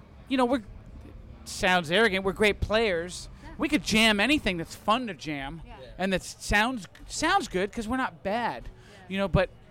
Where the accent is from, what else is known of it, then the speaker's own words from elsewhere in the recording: Maine, United States; also born or lived in Plymouth, Massachusetts; And I was raised in Maine.